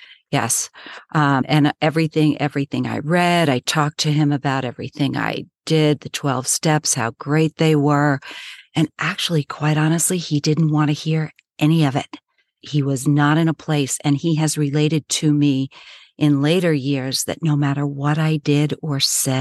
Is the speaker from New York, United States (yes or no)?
yes; New York, United States; I'm a New Yorker and I yell.